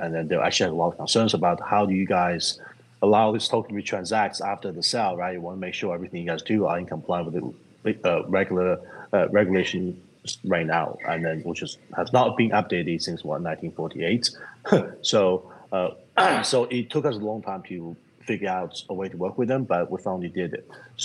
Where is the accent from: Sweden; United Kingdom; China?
China; now in United States; I come from China. We all know China's market was really good, but not really so good least recently, last few years.